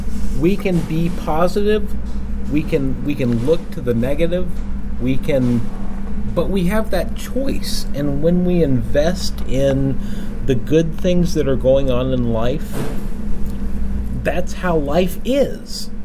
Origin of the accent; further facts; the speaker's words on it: Louisville, Kentucky, United States; I grew up in Louisville. I've lived in Louisville my whole life.